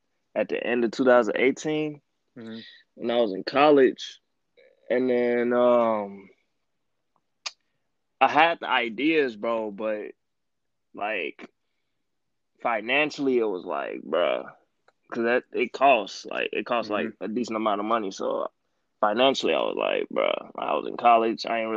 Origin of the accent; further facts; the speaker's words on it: Gary, Indiana, United States; I'm from Gary, Indiana. So it's 20 minutes away from Chicago.